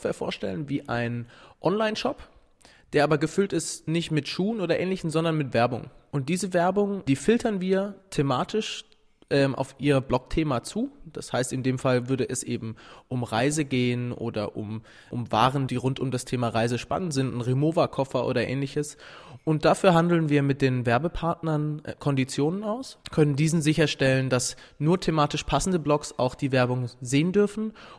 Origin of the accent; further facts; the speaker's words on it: Pforzheim, Baden-Württemberg, Germany; Wir kommen aus Pforzheim ursprünglich und hatten beide die Idee, was Eigenes zu machen.